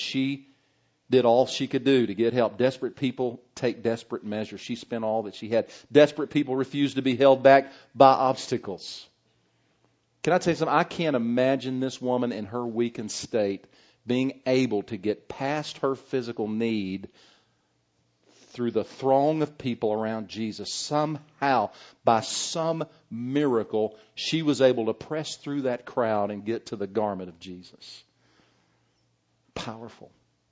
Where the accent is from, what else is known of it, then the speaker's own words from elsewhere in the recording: Slaton, Texas, United States; I grew up in Slayton, Texas. Can any good thing come out of Slayton, Texas?